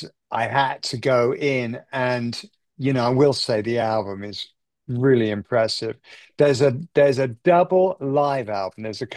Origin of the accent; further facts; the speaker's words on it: England, United Kingdom; I'm English. I'm not good on public, displays of emotion.